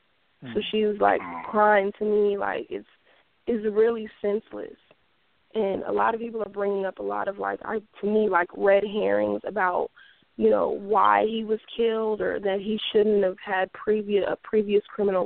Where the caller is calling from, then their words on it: Moreno Valley, California, United States; I'm calling from Moreno Valley.